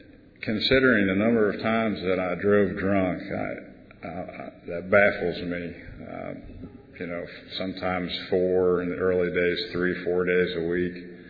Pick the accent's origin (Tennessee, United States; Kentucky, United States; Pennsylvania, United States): Kentucky, United States; Southgate; I'm from Southgate, Kentucky.